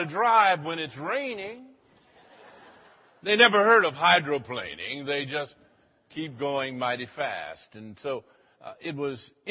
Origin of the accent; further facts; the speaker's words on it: Chicago, Illinois, United States; born there; And even though I was born in Chicago, when you get in the South, your blood thins.